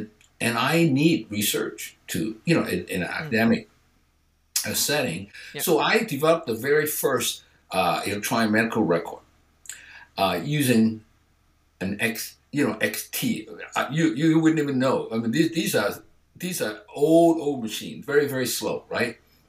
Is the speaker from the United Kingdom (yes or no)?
no; Hong Kong; moved away as an adult; also born or lived in United States; now in Canada; I do have a Chinese name and it's in my passport. I came from Hong Kong. I went to the United States to do an undergraduate studies in electrical engineering.